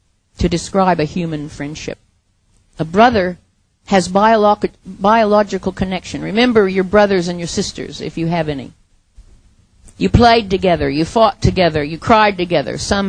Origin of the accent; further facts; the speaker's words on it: New York, United States; moved away as an adult; now in Australia; that kind of, sort of, happened to me when I came from New York and came to live in the bush and you know, got married and was with Aboriginal people